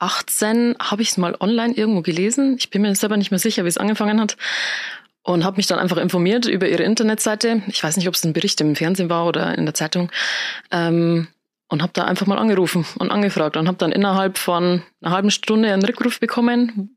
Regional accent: Luhe, Bavaria, Germany; Ich bin noch 29, bin aus Luhe, Landkreis Neustadt an der Waldnab.

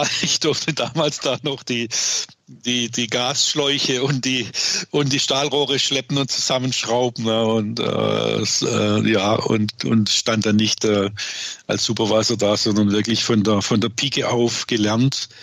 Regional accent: Swabia, Germany; born there; accent: Swabian; dann bin ich auch, was man sicherlich hört, gebürtiger Schwabe

